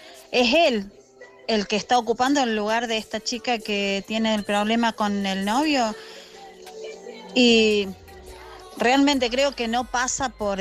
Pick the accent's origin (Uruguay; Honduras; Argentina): Argentina; Córdoba; Soy de Argentina, de Córdoba